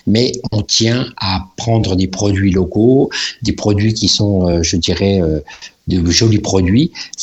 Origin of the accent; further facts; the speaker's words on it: Cornimont, Grand Est, France; moved away; Je suis natif des Vosges, né à Cornimont. Il n'y a que moi qui suis parti des Vosges à un moment donné.